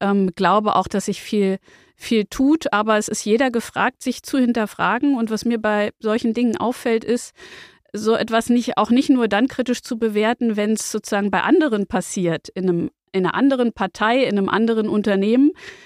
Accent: Brandenburg, Germany; Wie gesagt, ich komme aus dem Grenzland Brandenburg.

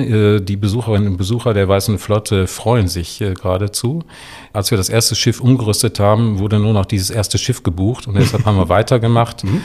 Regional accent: Essen, North Rhine-Westphalia, Germany; Ich bin in Essen geboren, bin 64 Jahre alt, von daher habe ich ein bisschen Rückblick.

